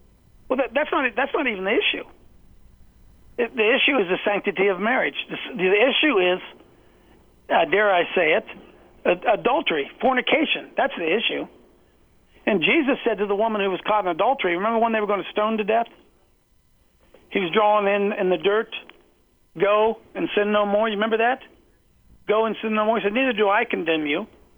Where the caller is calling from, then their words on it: Ohio, United States; I was here, and I'm calling from Ohio